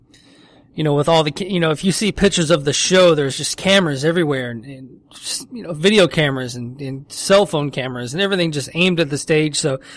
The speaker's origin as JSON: {"language": "English", "region": "the South", "country": "United States", "tie": "born or raised there", "said": "You know, I grew up in the South and I see the Confederate flag often, so it's not something that just strikes me as overly racist."}